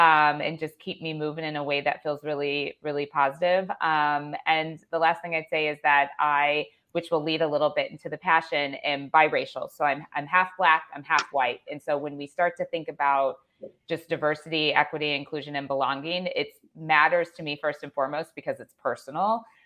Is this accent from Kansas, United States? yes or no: no; Illinois, United States; I'm from the Chicago area.